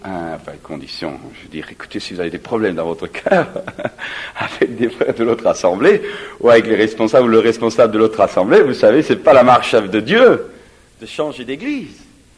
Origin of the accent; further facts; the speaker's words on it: France; chez nous en France.